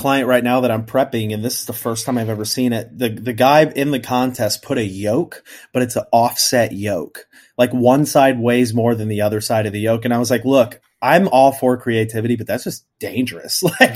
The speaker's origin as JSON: {"language": "English", "region": "Midwest", "country": "United States", "said": "I'm from the Midwest, man."}